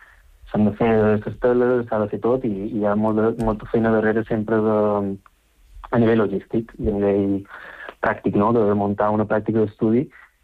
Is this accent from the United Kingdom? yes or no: yes; London, United Kingdom; jo que venc de Londres